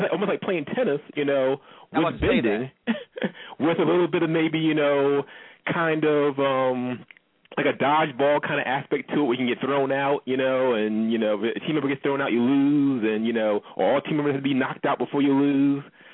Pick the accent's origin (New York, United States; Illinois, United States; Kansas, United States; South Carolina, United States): New York, United States; Manhattan; from Manhattan.